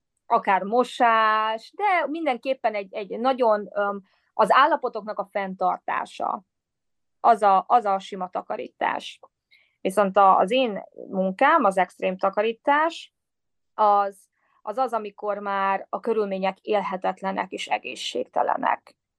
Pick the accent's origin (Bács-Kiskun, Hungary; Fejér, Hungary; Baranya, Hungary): Fejér, Hungary; Székesfehérvár; moved away as an adult; now in New York, United States; jelen pillanatban New Yorkban élek, de én egyébként egy székesfehérvári lány vagyok, és lány, nő, hogy is nevezzem magam. 10 évvel ezelőtt érkeztem az Egyesült Államokba